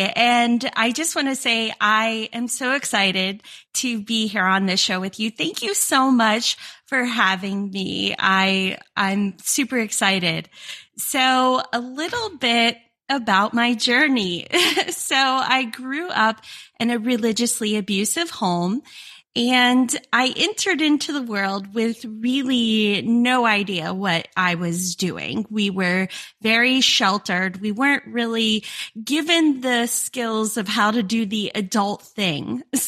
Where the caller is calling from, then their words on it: Florida, United States; I am in a small city in Florida.